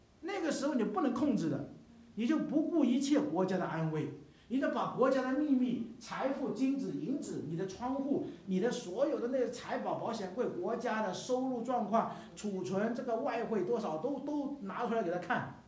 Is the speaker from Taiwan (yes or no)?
no; China; 我们中国人有俗语说苦了自己幸福千万家